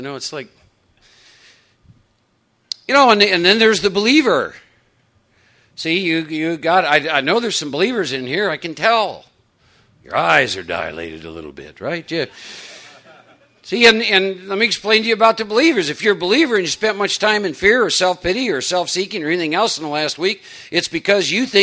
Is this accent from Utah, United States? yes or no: no; Iowa, United States; now in Texas, United States; I live in Texas, but born and raised in Iowa, second oldest of four boys, raised in a Norwegian farming community.